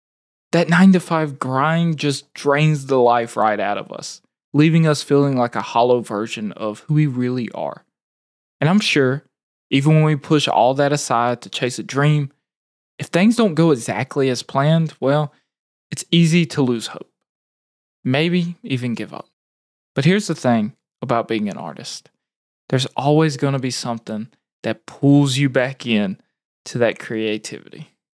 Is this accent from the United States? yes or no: yes; United States; born there; I was born here in America